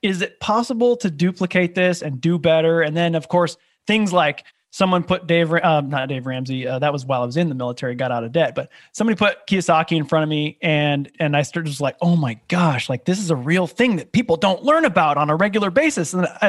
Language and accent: English; Iowa, United States; moved away as an adult; also born or lived in California / Savannah, Georgia; I grew up in Iowa, moved out to California to go to college and join the military after college. Moved my wife and to Savannah, Georgia, where I spent my entire career in the military serving in special operations.